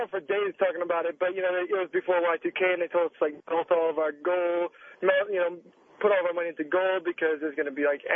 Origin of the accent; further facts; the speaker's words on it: Atlanta, Georgia, United States; also born or lived in New York; You know, I grew up in Atlanta. I was, you know, born in New York, lived in Atlanta. We transported.